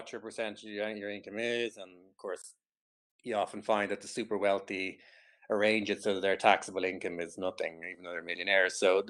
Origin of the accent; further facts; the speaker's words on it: Ireland; why should I, as an Irish person living outside Ireland, be able to use the facilities